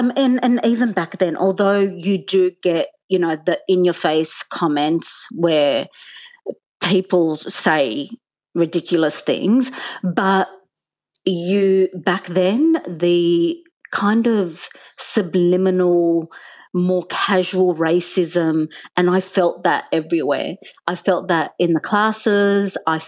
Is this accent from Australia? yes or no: yes; Australia; as a grown-up who was born and brought up in Australia, if I'm kind of questioning my belonging and if I'm kind of still at this age trying to prove my worth of belonging in Australian society